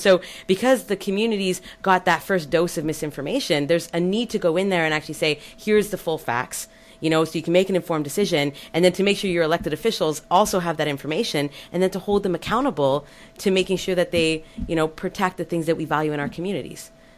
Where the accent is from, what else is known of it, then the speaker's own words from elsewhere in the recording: Alberta, Canada; now in British Columbia, Canada; And I'm from Alberta originally, so I know a little bit about boom and bust